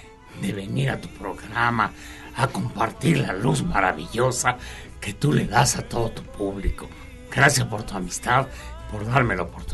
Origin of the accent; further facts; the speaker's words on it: Mexico; born there; Nacer en México, ser parte de este pueblo maravilloso, de este país lleno de amor, de música, de romanticismo, de una cultura propia